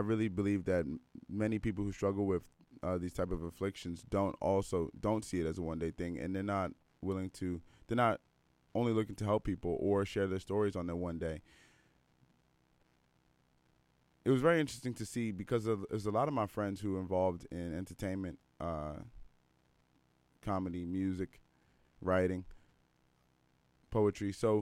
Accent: Washington, District of Columbia, United States; If you don't know, I'm from Washington, D.C. area

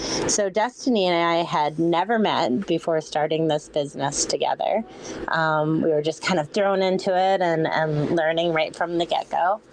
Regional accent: British Columbia, Canada; now in Vancouver, Canada; I was raised on Vancouver Island, and I'm currently living in South Vancouver.

